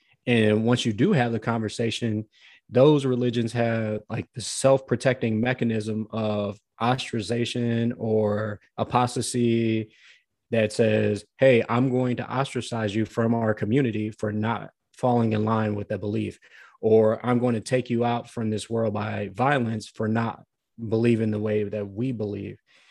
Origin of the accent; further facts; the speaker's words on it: Atlanta, Georgia, United States; not because of some evidence-based reason, but because I am from Atlanta.